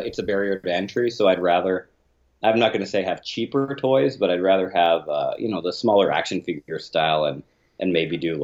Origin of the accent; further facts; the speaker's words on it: Canada; But I was raised, I'm Canadian, and I took French immersion all through school.